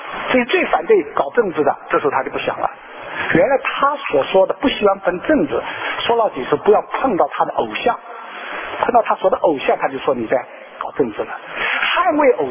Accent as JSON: {"language": "Chinese", "country": "China", "said": "我来自中国大陆"}